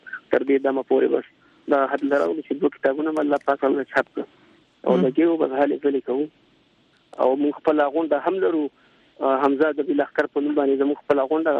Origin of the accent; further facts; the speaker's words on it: Nangarhar, Afghanistan; په لویه کې شینواري افغانستان ننګرهار په لویه کې ننګرهار ولایت اس کې مې سره تعلق ساتم.